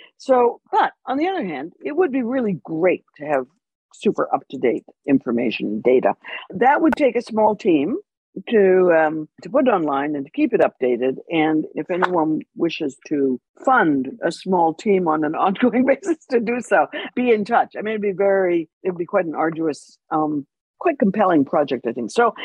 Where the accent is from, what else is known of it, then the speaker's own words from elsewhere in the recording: Canada; I'm Canadian, so I did know about the Bay of Fundy